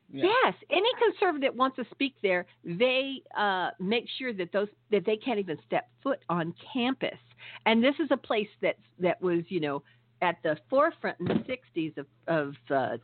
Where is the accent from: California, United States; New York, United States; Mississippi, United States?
California, United States; I'm from Southern California, and then I went back to Northern California, back in 2005 and lived there until 2011.